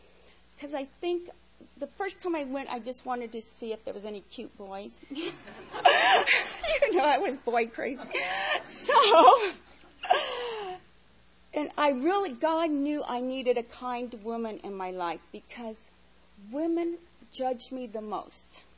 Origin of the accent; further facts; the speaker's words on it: Henderson, Nevada, United States; I was born and raised in Henderson, Nevada. I have still four older sisters and two older brothers. I had a wonderful family, and we were all raised Catholic.